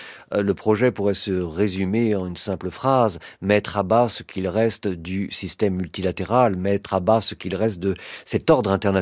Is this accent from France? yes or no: no; United States; nous autres, aux États-Unis, puisque je suis américain et que je vis là-bas